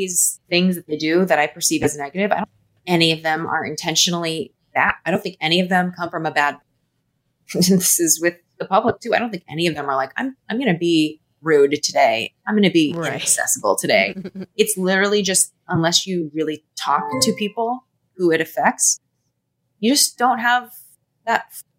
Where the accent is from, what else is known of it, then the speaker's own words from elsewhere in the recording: California, United States; also born or lived in Hawaii; So I grew up down the street from the park. I was born in Hawaii and we moved to Southern California when I was pretty young.